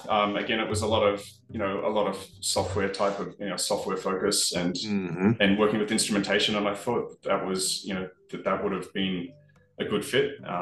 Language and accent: English; Australia; Yeah, I grew up in Australia.